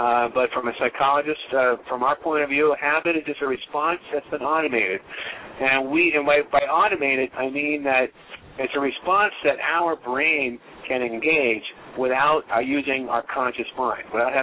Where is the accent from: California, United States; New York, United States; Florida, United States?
New York, United States; I'm originally from New York, I always had sort of more of an urban sensibility to myself, you know.